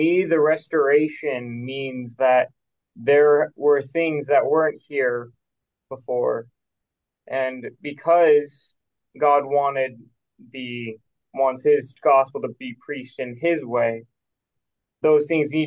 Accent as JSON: {"language": "English", "town": "Cedar Hills", "region": "Utah", "country": "United States", "said": "I'm from Cedar Hills, Utah, about 20 to 30 minutes north of Provo, Utah."}